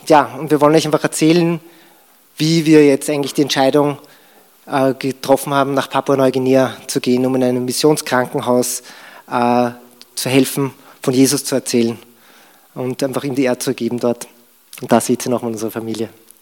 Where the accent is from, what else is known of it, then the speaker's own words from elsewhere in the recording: Lower Austria, Austria; now in Vienna, Austria; Wir kommen eben aus Niederösterreich ursprünglich, wohnen jetzt in Wien.